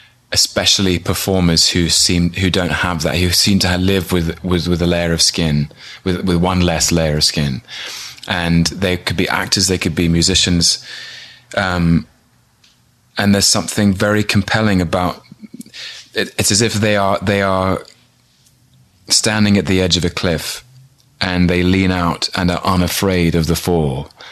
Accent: London, United Kingdom; born there; I was born in London in 1981.

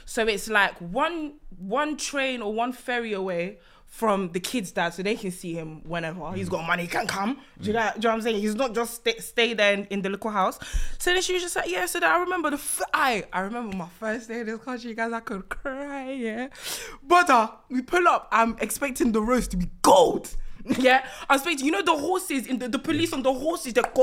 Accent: Belgium; So obviously, growing up in Belgium, yeah, whenever you see the UK on TV, it's like you see the Queen

